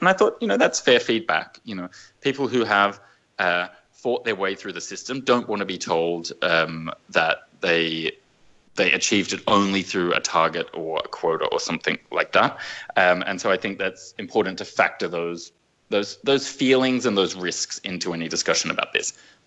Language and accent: English; Australia; And I'm from Australia, so I take skin cancer very seriously.